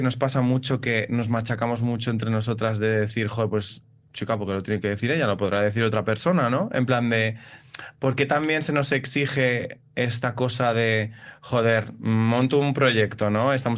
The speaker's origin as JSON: {"language": "Spanish", "town": "San Fernando de Henares", "region": "Community of Madrid", "country": "Spain", "said": "Yo, sí, soy de Madrid, pero ¿de dónde eres de Madrid? Yo soy de, bueno, no soy de Madrid centro, soy como de San Fernando de Henares."}